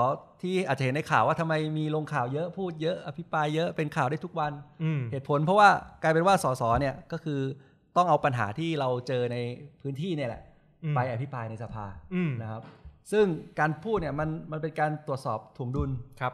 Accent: Bangkok, Thailand; แต่เป็นเพราะว่าเราเป็นคนกรุงเทพหรือเปล่า

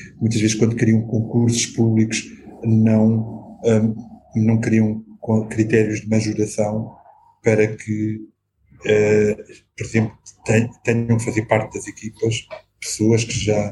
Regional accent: Odivelas, Lisbon, Portugal; eu cresci numa cidade perto de Lisboa, eu cresci em Odivelas

